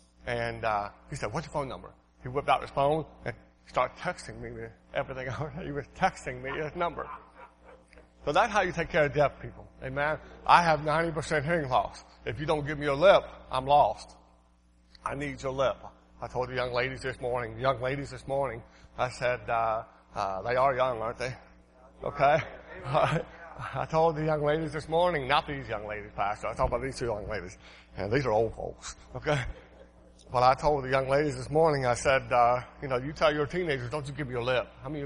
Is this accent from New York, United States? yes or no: no; Portsmouth, Ohio, United States; As you know, many years ago, I was born and raised in Portsmouth, Ohio, right in that country.